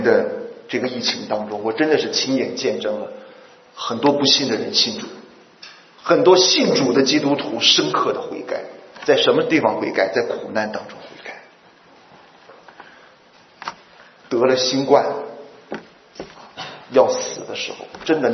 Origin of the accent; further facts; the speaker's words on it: China; 我们中国人都是用吃饭来表达我们所有的庆祝、所有的喜乐的啊